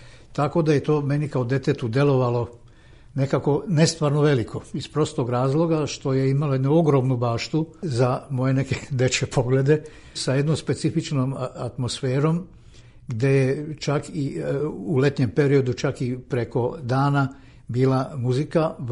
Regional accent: Subotica, Vojvodina, Serbia; kao Subotičanin rođeni jako sam za tramvaj vezan.

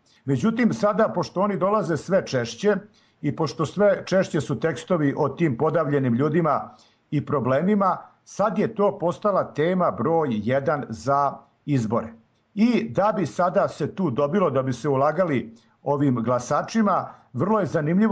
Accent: Serbia; kod nas u Srbiji

